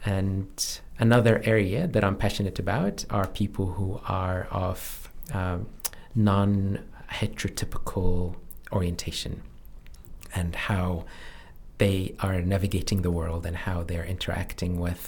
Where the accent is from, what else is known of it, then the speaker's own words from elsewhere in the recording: Cairo, Cairo Governorate, Egypt; now in New Zealand; So as I mentioned, I grew up in Cairo, which is inland.